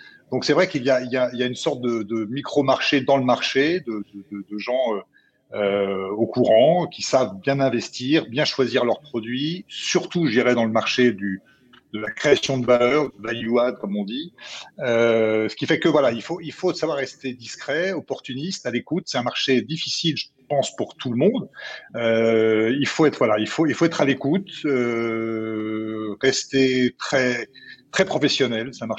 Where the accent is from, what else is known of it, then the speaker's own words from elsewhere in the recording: Paris, Île-de-France, France; now in Lyon, France; Alors, moi je suis parisien, donc j'ai peut-être un œil un peu extérieur. Je suis lyonnais d'adoption depuis maintenant 6 ans